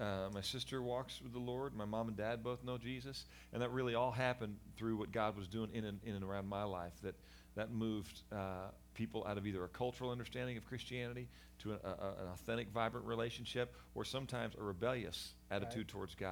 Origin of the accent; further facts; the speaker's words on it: St. Louis, Missouri, United States; also born or lived in Dallas; We moved to St. Louis when we were five. I grew up in St. Louis. Went to University of Missouri.